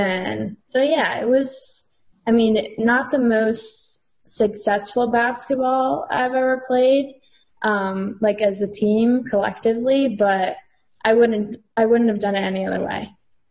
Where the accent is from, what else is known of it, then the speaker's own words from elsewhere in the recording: Biddeford, Maine, United States; I am from Biddeford, born and raised.